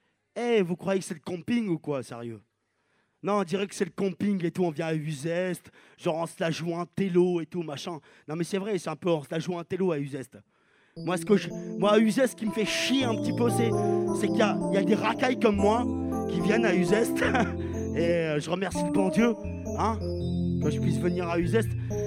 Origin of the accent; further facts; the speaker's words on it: Algeria; Moi je suis algérien quoi, j'ai du mal à être végétarien. Déjà je suis algérien, y'a rien déjà.